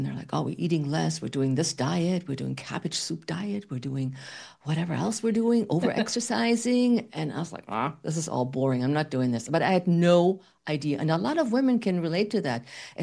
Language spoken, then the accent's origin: English; Munich, Bavaria, Germany; because I'm from the southern part of Germany, so I'm from the Munich area